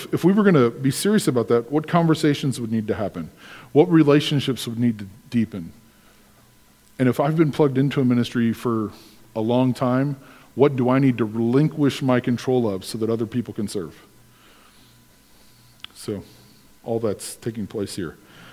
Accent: United States; Because we're American, we're so invested in the moment.

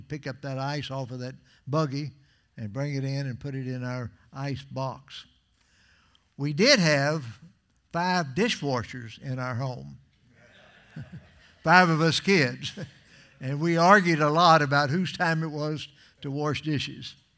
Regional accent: Memphis, Tennessee, United States; born there; also born or lived in Austin / Waco / Little Rock; in Memphis, Tennessee, and we subsequently moved to Texas, and we lived in Austin and Waco. And when we moved from Waco, Texas to Little Rock, Arkansas in 1940, we moved in what's called a Model A Ford.

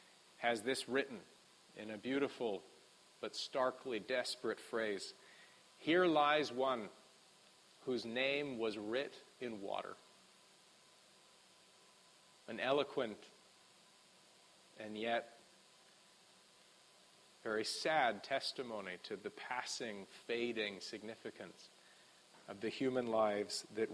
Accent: West Coast, United States; I mean, us growing up on the West Coast, and I think of my hometown, almost everything in my hometown is actually even younger than me

